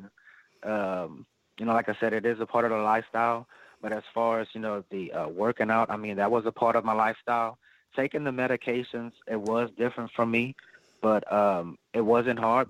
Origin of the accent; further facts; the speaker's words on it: Louisiana, United States; just because we're from Louisiana and the culture here, you know, food is a big part of our lifestyles